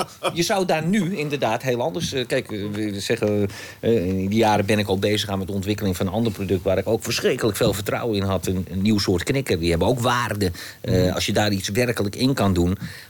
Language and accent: Dutch; Amsterdam, North Holland, Netherlands; born there; Wij wonen in een klein dorpje ten noorden van Amsterdam. Ik ben geboren in Amsterdam.